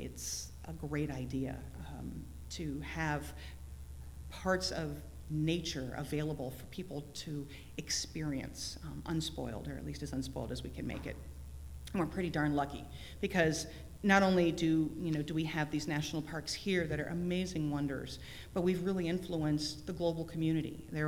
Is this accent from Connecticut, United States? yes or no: yes; Connecticut, United States; Like, okay, I grew up in Connecticut, you know, it's part of, you know, Revolutionary War history.